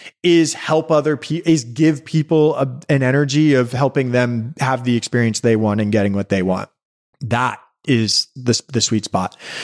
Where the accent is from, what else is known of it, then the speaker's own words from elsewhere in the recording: New York City, New York, United States; Growing up in New York City, like, you know, some of my friends, their parents were artists and they lived in lofts in Dumbo before Dumbo was what you know Dumbo to be now.